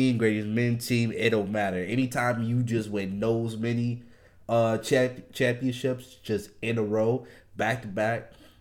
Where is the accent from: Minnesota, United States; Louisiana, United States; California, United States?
Louisiana, United States; New Orleans; Maybe it's because I'm from New Orleans.